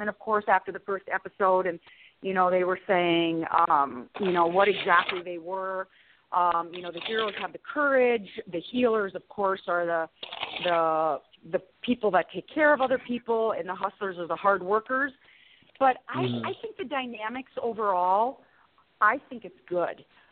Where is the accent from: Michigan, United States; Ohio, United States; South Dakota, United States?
South Dakota, United States; I just think that they thought I was some hick from South Dakota. You know, like, oh, my gosh, small-town gal from South Dakota, what?